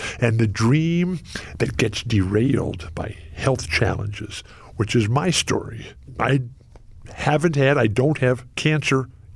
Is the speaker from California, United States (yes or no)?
yes; San Diego, California, United States; Growing up in San Diego, I was out there. I had a bike. I had a skateboard.